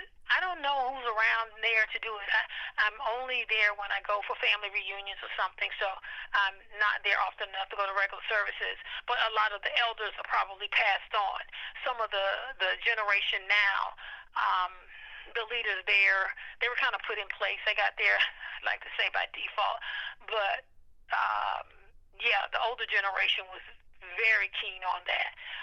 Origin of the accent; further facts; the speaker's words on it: Valdosta, Georgia, United States; born there; I was born in Valdosta, Georgia, at Moody Air Force Base Hospital at the time.